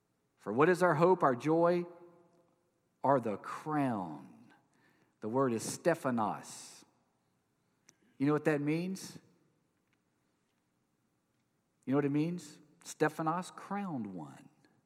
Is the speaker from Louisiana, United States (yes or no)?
yes; Louisiana, United States; But when we cross the line to get into Louisiana, everybody knows.